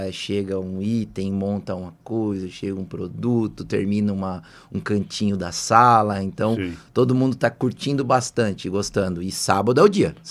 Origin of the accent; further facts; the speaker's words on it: São Paulo, Brazil; todos sabem que eu sou do interior de São Paulo